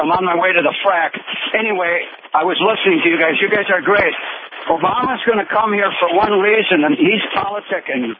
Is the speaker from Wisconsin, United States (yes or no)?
yes; Wisconsin, United States; now in North Dakota, United States; I'm an immigrant from Wisconsin. I've been here 1 year driving this truck.